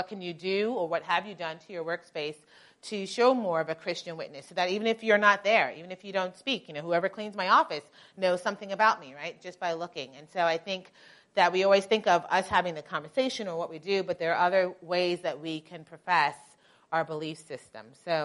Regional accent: New York, United States; I'm originally from New York. That's a picture of Barbados, where my family is originally from.

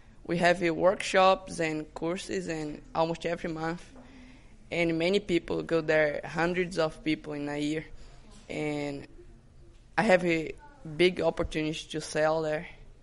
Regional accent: Brazil; I'm from Brazil, it's tropical country

